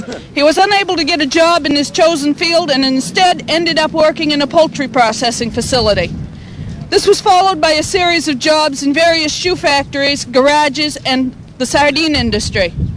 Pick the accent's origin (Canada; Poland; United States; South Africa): United States; Dixmont, Maine; and I'm from Dixmont.